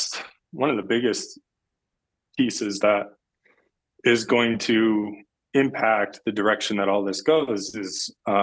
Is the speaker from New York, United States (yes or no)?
no; Illinois, United States; now in Denver, United States; I mean, I grew up in Illinois, but all of my siblings live here in Denver.